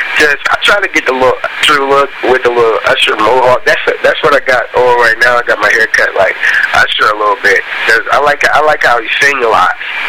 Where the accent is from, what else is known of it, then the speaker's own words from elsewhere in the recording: Columbus, Ohio, United States; also born or lived in Detroit, Michigan; And I'm from Detroit, Michigan. I was raised until I was 4 there, then moved to Columbus, Ohio.